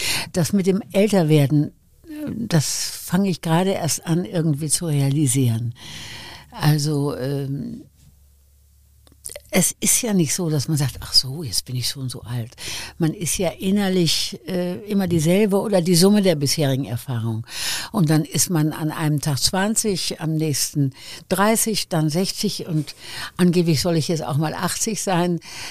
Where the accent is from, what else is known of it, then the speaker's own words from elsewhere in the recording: Wuppertal, North Rhine-Westphalia, Germany; Wir sind ja erst, ich weiß nicht, seit 80 Jahren oder was, Wuppertaler, wir sind ja eigentlich Elberfelder, Barmer und so weiter. Und ich werde nie vergessen, wir waren evakuiert in Franken nach dem Krieg. Ich bin ja Ende 42 geboren